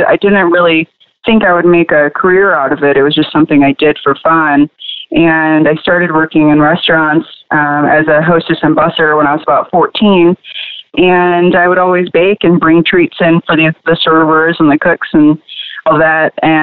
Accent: Michigan, United States; also born or lived in Texas; Sure. Well, I was born in Michigan. My mom was born and raised in Houston, and my dad is from Michigan. So my time growing up was spent divided kind of between the two.

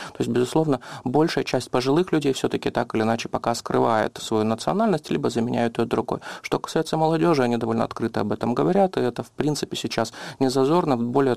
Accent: Crimea, Ukraine; я постараюсь виражатися русським язиком. Для мене зараз це немножко удобніше, так як я з Криму

